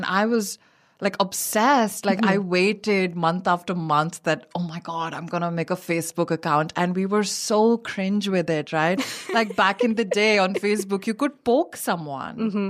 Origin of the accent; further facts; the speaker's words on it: India; it just looked so enormously beautiful to us growing up in India.